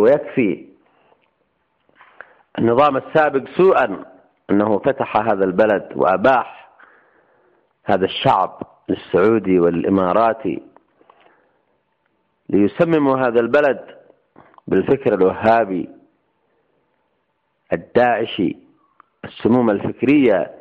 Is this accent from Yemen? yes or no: yes; Yemen